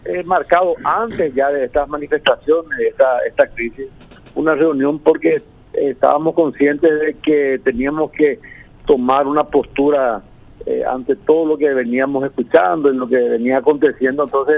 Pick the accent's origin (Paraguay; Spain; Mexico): Paraguay